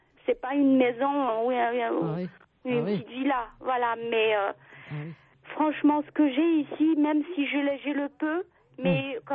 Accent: Algiers, Algiers Province, Algeria; moi, j'ai vécu à Alger, j'ai grandi à Alger. Voilà, ce qui fait que j'ai fait mes études là-bas.

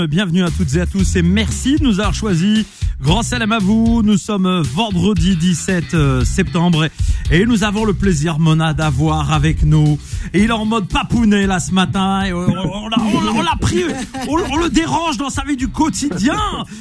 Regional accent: Nantes, Pays de la Loire, France; moi je suis nantais

